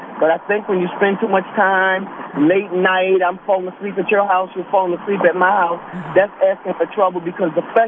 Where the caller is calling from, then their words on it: Philadelphia, Pennsylvania, United States; I'm calling from North Philadelphia.